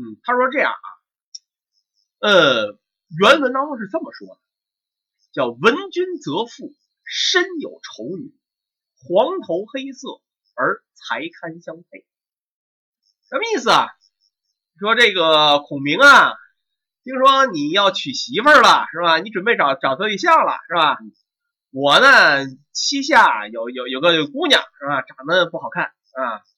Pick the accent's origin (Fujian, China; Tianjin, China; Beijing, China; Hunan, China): Tianjin, China; 我们天津这边说这俩人关系叫一旦挑，是吧？